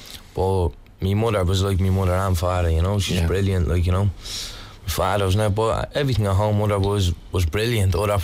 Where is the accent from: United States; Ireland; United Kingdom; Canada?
Ireland; Sherry George in Ballyferma. It's a small place, you know, in Ballyferma now. That's where I grew up there now. I lived there all my life.